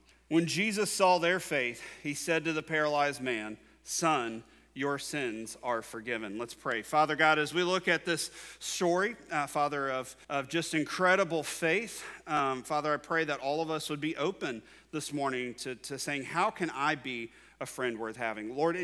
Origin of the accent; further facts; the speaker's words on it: Ross, Ohio, United States; But I am from Ross, Ohio. And I had the privilege of preaching in my hometown church for the first time 3 Sundays ago. So it was real special for me. I grew up there.